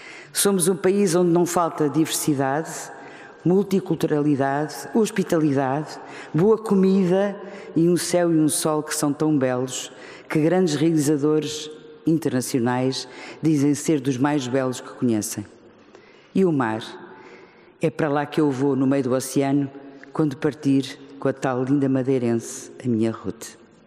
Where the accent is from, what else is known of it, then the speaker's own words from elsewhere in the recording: Angola; also born or lived in Évora, Portugal / Covilhã, Portugal / Lisbon, Portugal; quando comecei a crescer em Angola, uma das terras que mais adoro e que ainda hoje sinto o cheiro, e onde deixei muitas e muitas amizades nos anos que por lá passei.